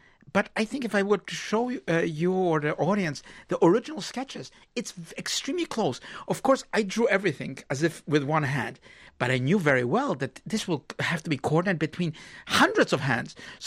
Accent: New York, United States; As a New Yorker, no New Yorker wants to reduce Lower Manhattan to a village.

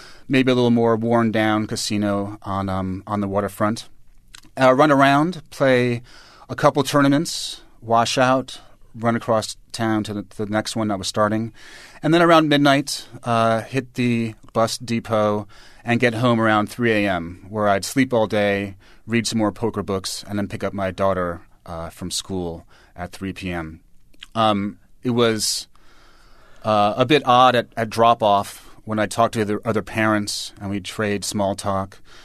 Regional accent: New York, United States; I think maybe just growing up in New York in, you know, terrible 1970s New York that was dirty, covered in graffiti

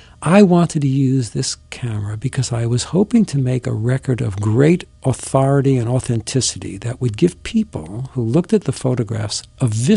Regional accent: New York, United States; And so as a New Yorker with a license to say anything

